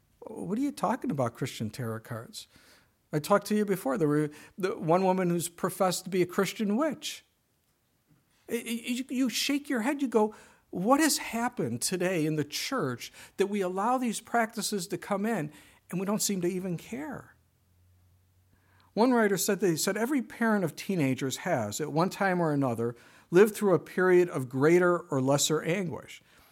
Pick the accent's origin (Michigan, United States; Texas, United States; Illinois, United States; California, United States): Illinois, United States; Chicago; Again, I grew up in Chicago, so things were really far away there.